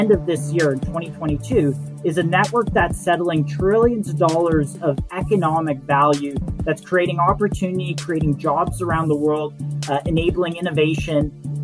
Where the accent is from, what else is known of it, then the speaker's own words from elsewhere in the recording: Toronto, Ontario, Canada; I am from Toronto.